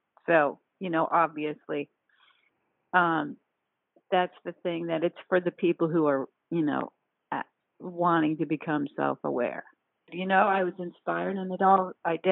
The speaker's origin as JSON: {"language": "English", "town": "Palm Beach", "region": "Florida", "country": "United States", "tie": "born or raised there", "said": "I started launching my book in my hometown of Palm Beach, Florida. And I'm from there, and I know a lot of people."}